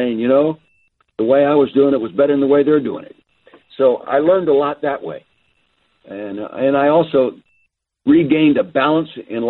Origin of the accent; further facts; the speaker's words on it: Calistoga, California, United States; Well, I was born and raised in Calistoga in the Napa Valley.